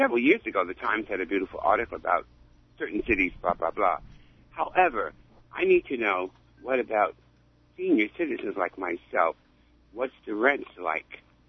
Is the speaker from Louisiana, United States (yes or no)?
no; Harlem, New York, United States; But I'm missing the flavor of New York. I'm born and raised in Harlem, and it's just like little cookie cutter houses popping up.